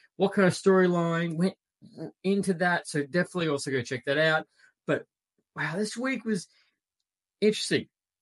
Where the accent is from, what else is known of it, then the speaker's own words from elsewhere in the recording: Melbourne, Victoria, Australia; the brand new DreamHack convention that happened this weekend in Melbourne, my hometown.